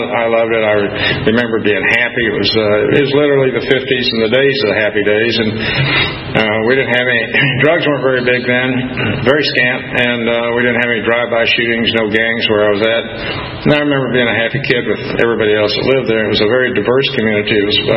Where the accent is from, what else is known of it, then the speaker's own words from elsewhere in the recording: Wichita, Kansas, United States; I'll tell you that I was born in Wichita, Kansas. That's my home.